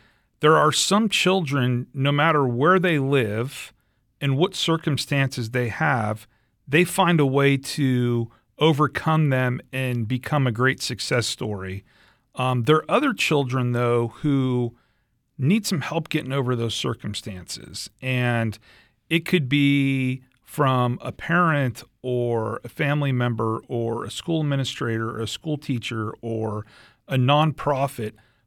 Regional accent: Las Vegas, Nevada, United States; So I grew up in East Las Vegas

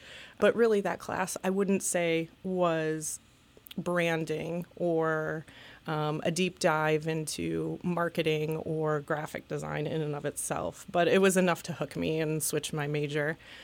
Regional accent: Elmira, New York, United States; No, I'm from Elmira, New York, okay. Upstate New York.

